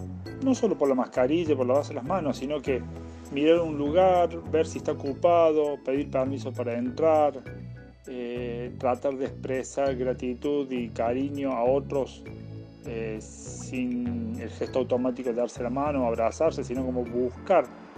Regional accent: Córdoba, Argentina; also born or lived in Andorra; now in Alicante, Spain; tengo 48 años, soy argentino, nací en Córdoba, 3 años viviendo en Andorra y ahora buscando nuevos aires por España, por Alicante.

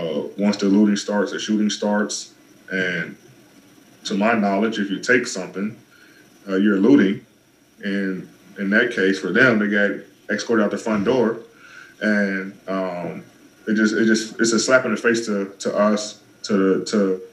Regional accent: United States; being a Black man or being a Black woman growing up in America.

